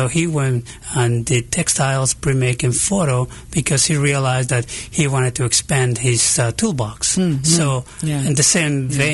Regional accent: Mexico; I'm originally from Mexico. Right. So when I went to school in Mexico

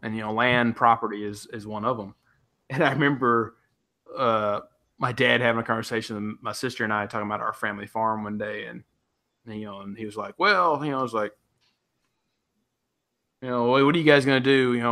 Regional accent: Tennessee, United States; also born or lived in Knoxville; Yeah, I can drive a stick, but I grew up in West Tennessee. It's all flat.

